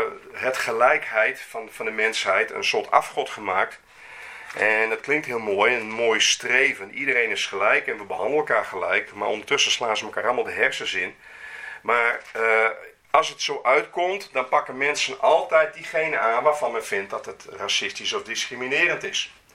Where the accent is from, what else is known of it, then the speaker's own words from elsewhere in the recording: Netherlands; Nou, ik woon in Nederland, ik ben een Nederlander.